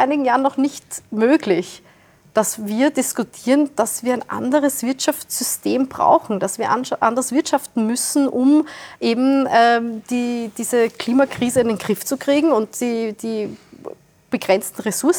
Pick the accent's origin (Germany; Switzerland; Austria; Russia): Austria; Wiener Neustadt, Lower Austria; Ich komme aus Wiener Neustadt, südlich von Wien.